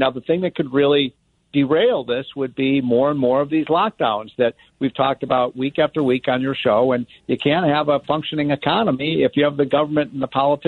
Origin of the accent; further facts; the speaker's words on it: Chicago, Illinois, United States; as you know, John and Kevin, I hail from Chicago, and things are really bad there, too.